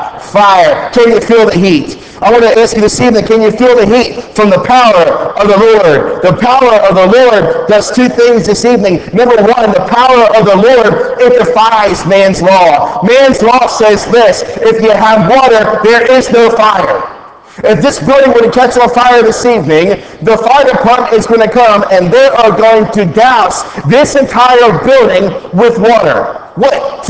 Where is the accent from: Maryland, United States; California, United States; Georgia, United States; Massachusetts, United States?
Maryland, United States; Baltimore; I'm from Baltimore, by the way, in case you didn't know that.